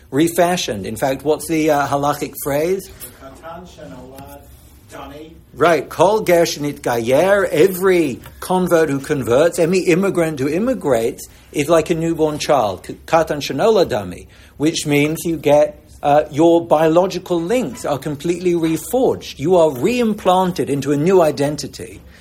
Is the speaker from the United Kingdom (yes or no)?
yes; London, United Kingdom; I grew up in Europe, in London, where I had encounters with anti-Semitism all the time.